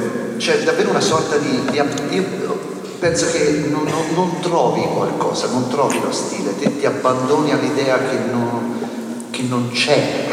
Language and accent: Italian; Pisa, Tuscany, Italy; Dovete pensare che io vengo da Pisa. Pisa non c'è un cazzo ora, figuratevi cosa c'era nell'80.